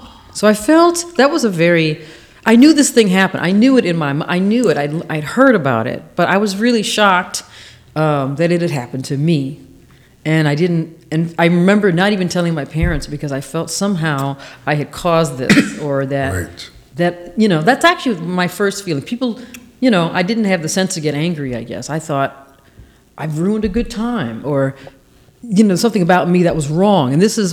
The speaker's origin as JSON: {"language": "English", "town": "Los Angeles", "region": "California", "country": "United States", "tie": "born or raised there", "said": "we grew up in South Central near Century and Van Ness, in that neighborhood near Washington High School."}